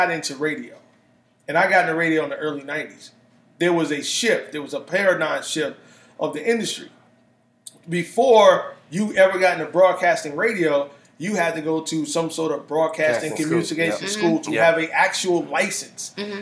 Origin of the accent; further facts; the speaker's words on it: New York, United States; I'm a kid from New York.